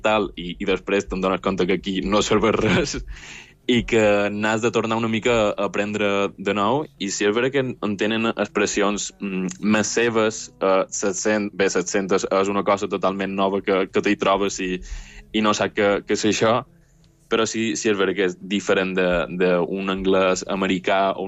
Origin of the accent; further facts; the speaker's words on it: Palma, Balearic Islands, Spain; now in Dublin, Ireland; jo que som de Palma, sí, més o menys és una ciutat grossa de Palma, el que no tan grossa com Dublín, no tan urbana, no tan internacional